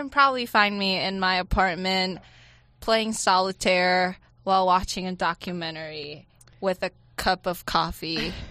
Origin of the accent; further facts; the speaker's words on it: Taiwan; English is a second language; also born or lived in Shanghai, China; I grew up in many different places, just like moving back and forth. So I was born in Taiwan, and my family moved to China when I was two.